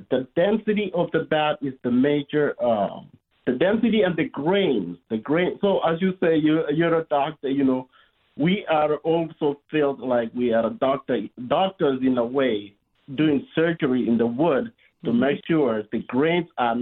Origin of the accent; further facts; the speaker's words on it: Rift Valley, Kenya; I'm originally from Kenya.